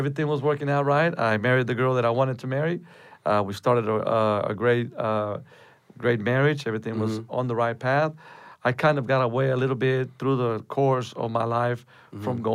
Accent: El Paso, Texas, United States; born there; I was born in El Paso, Texas. I was born from a family of, my dad is from Chihuahua, Mexico. My mom is from Durango, Mexico.

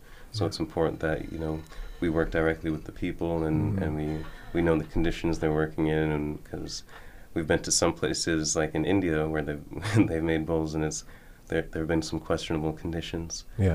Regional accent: Jamaica; moved away; also born or lived in Bahamas; I'm from Jamaica originally, and we lived in the Caribbean. At this point, we were living in the Bahamas.

